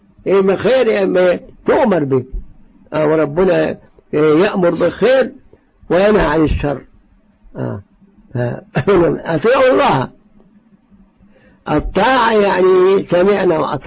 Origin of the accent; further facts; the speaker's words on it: Egypt; حصل عندنا في مصر